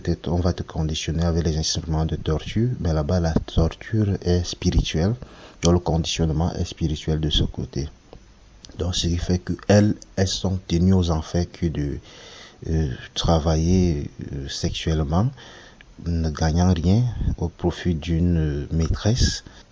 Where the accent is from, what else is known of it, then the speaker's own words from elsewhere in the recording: Cameroon; moved away as an adult; moi je suis du Cameroun. Déjà, il faut savoir que je suis parti du Cameroun pour des problèmes politiques, pour des problèmes académiques, quoi.